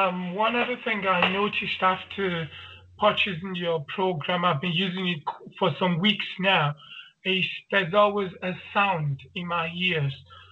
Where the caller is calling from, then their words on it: Germany; This time I come from Germany.